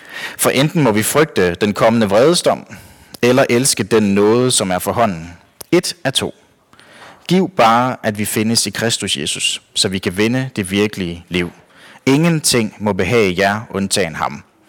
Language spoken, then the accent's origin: Danish; Store Astrup, Central Denmark Region, Denmark; Jeg er kommet i St. Astrup LMU i rigtig mange år, for det er derude, hvor jeg er vokset op.